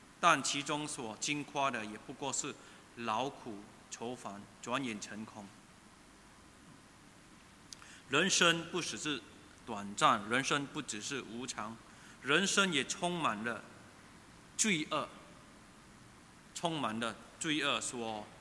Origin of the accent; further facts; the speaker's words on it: Singapore; 我们新加坡人都有买很多保险